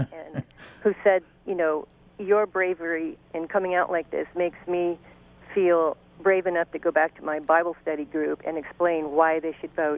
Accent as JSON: {"language": "English", "town": "San Jose", "region": "California", "country": "United States", "tie": "born or raised there", "said": "But I came out in my hometown in a full-page article in the San Jose Mercury News."}